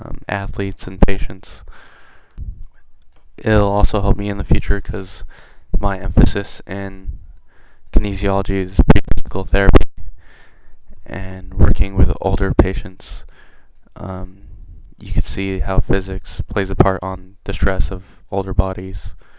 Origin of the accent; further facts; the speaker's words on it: Chula Vista, California, United States; also born or lived in San Diego; I was born in San Diego at the Balboa Naval Hospital. I originally grew in Chula Vista, and I've moved to Bonita from then.